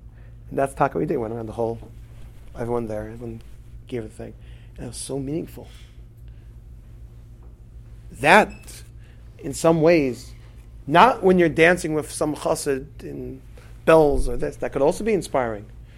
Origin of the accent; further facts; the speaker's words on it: Miami, Florida, United States; they know we're from Miami, huh?